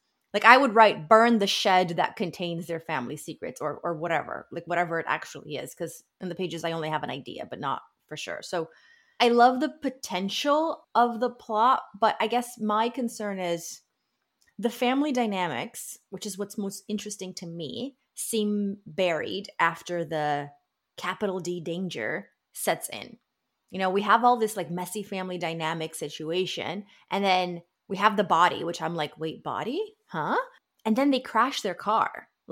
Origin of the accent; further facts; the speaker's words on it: South Africa; I'm a Filipino South African who's been going on safari since I was 7.